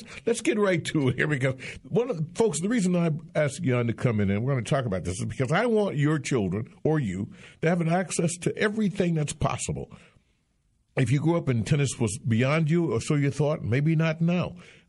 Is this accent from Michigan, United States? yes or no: yes; Detroit, Michigan, United States; also born or lived in Cumming; As growing up in Detroit and in Cumming, I never had a chance to play tennis.